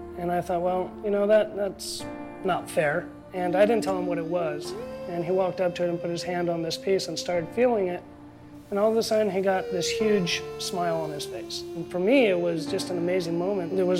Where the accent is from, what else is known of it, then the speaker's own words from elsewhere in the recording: Spain; also born or lived in Germany; now in Laguna Beach, United States; I grew up in Spain. I was born in Germany, and now I live in Laguna Beach, California.